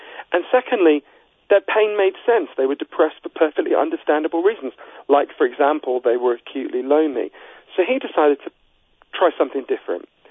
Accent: London, United Kingdom; accent: East London; he's from East London in England, where I'm from, as you can tell from my accent.

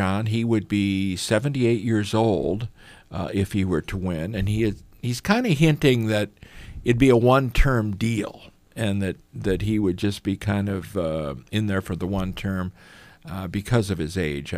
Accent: Illinois, United States; We did, and I grew up in Illinois. Yeah. You can imagine what a big deal living in the land of Lincoln was.

